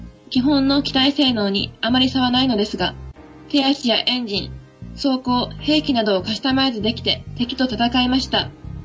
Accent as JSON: {"language": "Japanese", "region": "Hyogo", "country": "Japan", "said": "私も兵庫出身です。"}